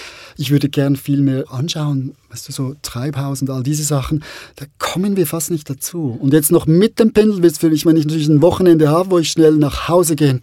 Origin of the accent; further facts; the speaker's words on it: Zurich, Switzerland; Ganz, ich bin eigentlich Zürcher.